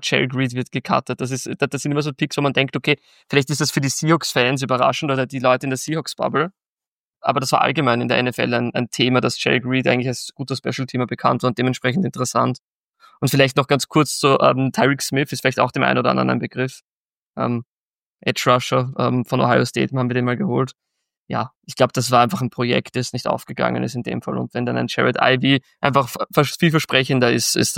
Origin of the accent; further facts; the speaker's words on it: Austria; Und natürlich als Österreicher liebt man den.